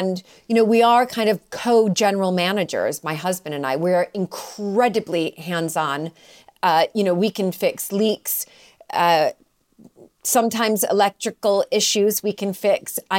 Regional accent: Chicago, Illinois, United States; moved away as an adult; now in United Kingdom; you can tell from my accent. I, like you, Dan, I am American. I'm from Chicago. And my life really took a different turn when I moved over here and met my husband.

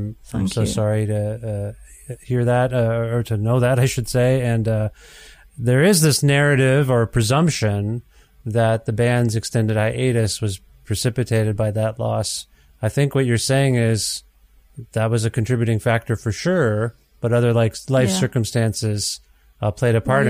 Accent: Ontario, Canada; I'm from Canada. I moved relatively recently across the country. My wife's family is from Alberta, so we moved from Ontario to Alberta

